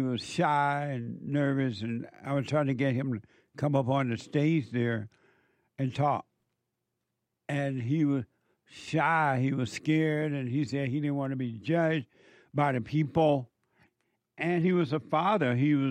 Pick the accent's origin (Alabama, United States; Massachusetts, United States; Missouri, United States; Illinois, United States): Alabama, United States; Growing up in Alabama, on a plantation, picking cotton, peas and peanuts and corn, and feeding the hogs, bringing the cows to the pasture to milk them and feed them and put them back out.